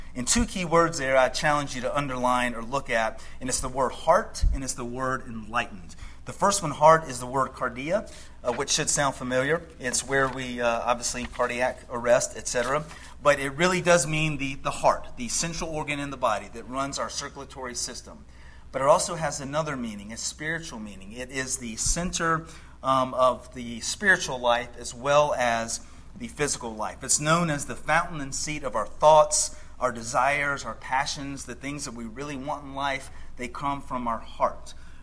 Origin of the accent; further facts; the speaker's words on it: Georgia, United States; As a boy growing up in Georgia, probably like a lot of children, I love magicians.